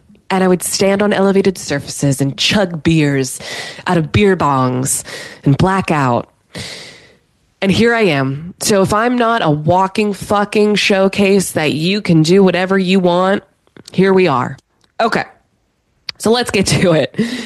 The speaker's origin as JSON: {"language": "English", "town": "Pittsburgh", "region": "Pennsylvania", "country": "United States", "tie": "born or raised there", "said": "For all y'all that know, I grew up in Pittsburgh, Steelers fan, went to Penn State."}